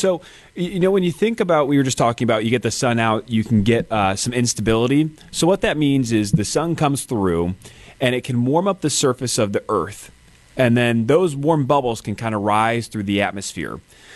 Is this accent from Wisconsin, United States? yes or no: yes; Wisconsin, United States; Yeah, you know, I grew up in Wisconsin, so, you know, I always, my entire childhood would watch a lot of those storms.